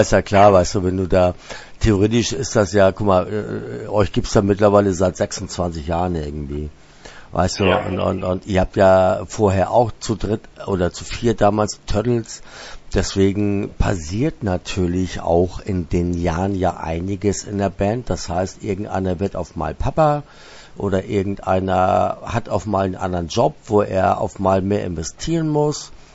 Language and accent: German; Denmark; Ja, ich komme aus Dänemark, das ist alles anders hier bei uns.